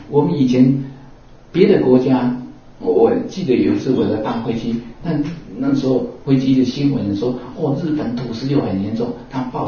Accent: Taiwan; 可见我们台湾人命较轮，300就哇哇叫

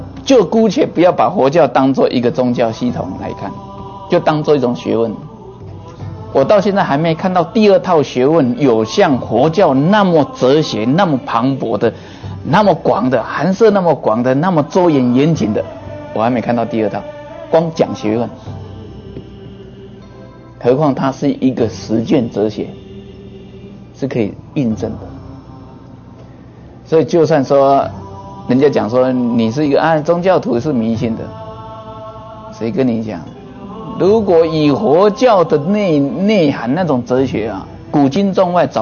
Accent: Taiwan; 像我们台湾人也实在是不少，这么一个小岛挤了2000多万人

